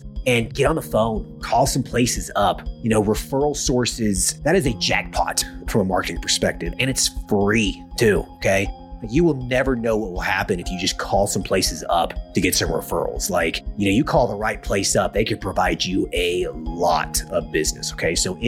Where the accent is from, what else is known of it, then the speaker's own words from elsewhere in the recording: Southeast, United States; you know, I'm from the Southeast originally.